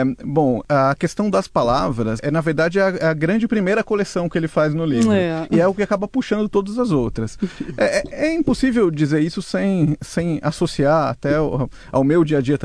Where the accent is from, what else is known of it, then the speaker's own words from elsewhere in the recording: Taquarituba, São Paulo, Brazil; tem um pouco a ver até com a minha origem caipira. Eu que sou de Taquarituba, no interior